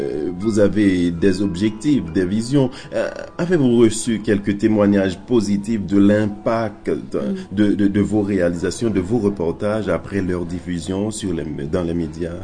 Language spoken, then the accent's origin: French; Haiti; en tant qu'haïtien vivant à l'étranger.